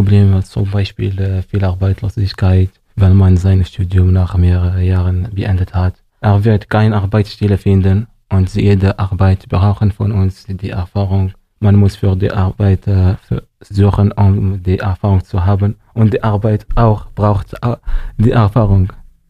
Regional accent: Algeria; German is a second language; now in Germany; Ich komme aus Algerien. Ich bin 26 Jahre alt. Ich habe etwa 5 Jahre mit Radio Salam. Und jetzt ich bin hier in Deutschland.

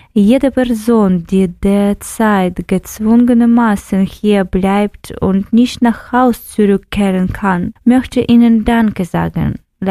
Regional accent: Mariupol, Donetsk Oblast, Ukraine; German is a second language; moved away as an adult; now in Germany; Seit fast 3 Jahren lebe ich in Deutschland, seit Beginn des Kriegs in der Ukraine. Ich komme aus Mariupol

